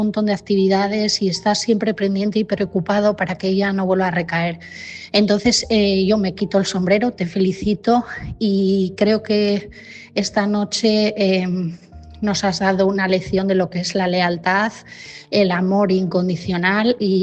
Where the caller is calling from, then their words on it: Asturias, Spain; de Asturias